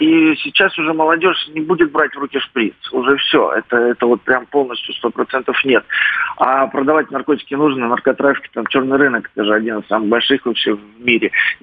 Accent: Belgorod, Belgorod Oblast, Russia; я уроженец города Белгорода, я там начал работу по реабилитации

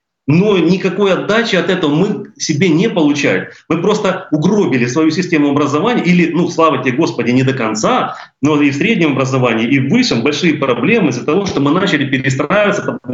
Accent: Kyiv, Ukraine; accent: southern Russian; Я понимаю, что, наверное, и меня слышен там, какой-то южно-русский акцент. Да, это слышно было. И нас слышали то, что мы из Киева.

